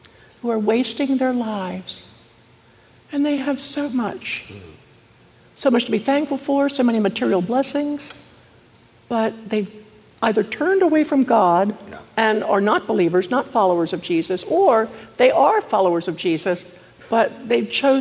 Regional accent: Maryland, United States; Because I'm from Maryland. And so, you know, I like oyster stew and all that good stuff.

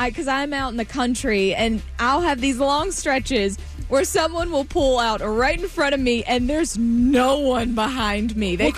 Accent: the South, United States; I'm from the South, y'all. I love manners.

